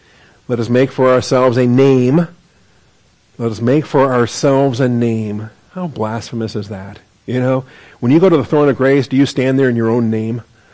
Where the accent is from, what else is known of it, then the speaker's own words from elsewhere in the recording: Washington, United States; And I grew up in Washington, so we had Oregonians that we were concerned about, right?